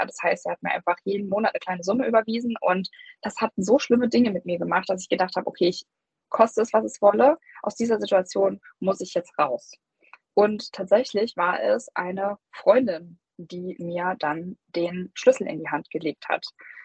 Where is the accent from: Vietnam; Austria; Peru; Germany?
Germany; Saarland; moved away as an adult; now in Cologne, Germany; Also ich komme aus dem Saarland und wir sind dann aber nach Köln gezogen, weil mein Freund hier eine Stelle bekommen hat.